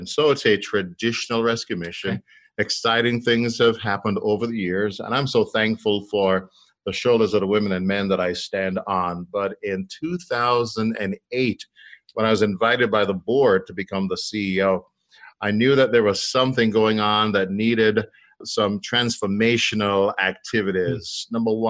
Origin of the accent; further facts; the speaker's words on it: Kingston, Jamaica; now in Fort Wayne, United States; I'm actually from Kingston, Jamaica. I was born in Kingston, and I came to Fort Wayne, Indiana in 1982.